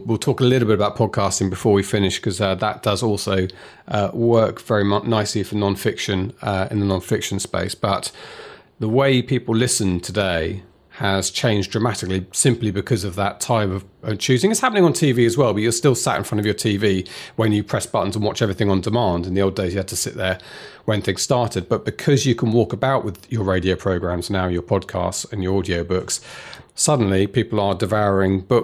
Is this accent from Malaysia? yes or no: no; United Kingdom; Because I'm British.